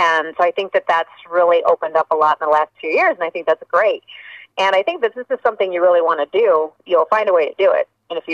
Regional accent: Chicago, Illinois, United States; now in Los Angeles, United States; I'm originally from the Chicago area. I started out actually in community theater in Northwest Indiana, regional theater, and then did some stuff in Chicago

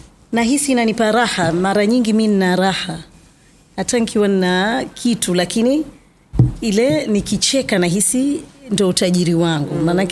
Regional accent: Tanzania; nimetokea Tanzania, ni mwandishi wa habari

